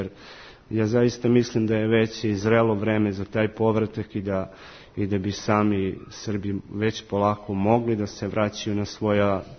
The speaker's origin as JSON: {"language": "Serbian", "town": "Zubin Potok", "region": "Mitrovica District", "country": "Kosovo", "tie": "born or raised there", "lives_now": "Peć, Kosovo", "said": "ja dolazim sa severa Kosova i Metohije, odnosno iz Zubinog Potoka, selo kod Zubinog Potoka, selo Banje."}